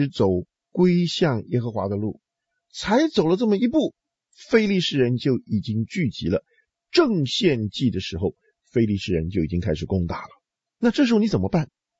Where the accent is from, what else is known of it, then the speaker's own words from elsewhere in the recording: China; 今天我们中国人所面对的是怎么样一个征战